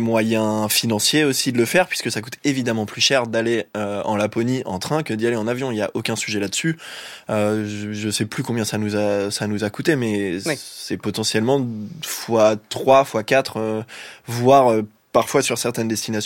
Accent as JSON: {"language": "French", "country": "France", "said": "plus proche de chez nous, en France"}